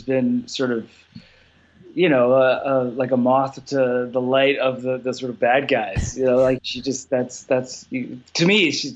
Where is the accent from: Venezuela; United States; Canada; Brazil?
Canada; I'm, by the way, I'm Canadian, so I sort of fall in between, I guess.